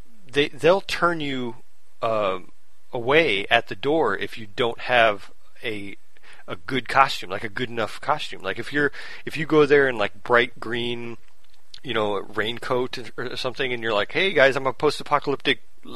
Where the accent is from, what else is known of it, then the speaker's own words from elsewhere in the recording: Hammond, Indiana, United States; And I grew up in Hammond, Indiana, right next to Gary.